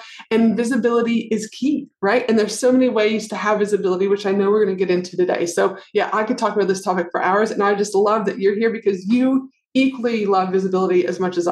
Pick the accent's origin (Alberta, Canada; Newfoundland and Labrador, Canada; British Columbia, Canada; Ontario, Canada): Alberta, Canada; And obviously I'm from Alberta too.